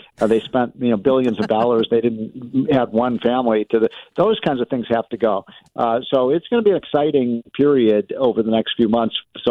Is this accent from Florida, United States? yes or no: no; Chicago, Illinois, United States; when I was 17 and 18 years old, growing up in Chicago